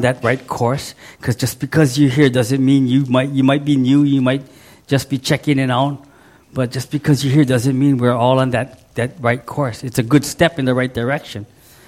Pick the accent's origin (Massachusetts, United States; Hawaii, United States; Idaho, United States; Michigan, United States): Hawaii, United States; You know, I'm from Oahu, right? You drive for 2 hours, you're around the island already.